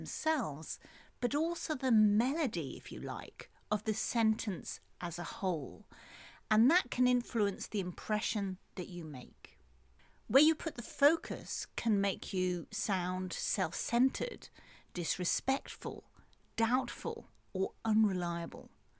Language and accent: English; United Kingdom; Just because I'm British, that doesn't mean that I'm entitled to insist that my version is the only pure version on the planet.